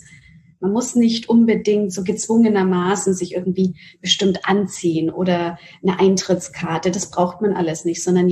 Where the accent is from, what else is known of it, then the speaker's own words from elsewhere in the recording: Nuremberg, Bavaria, Germany; Also Nürnberg und Deutschland ist meine Heimat und Ich liebe Nürnberg wie keine andere Stadt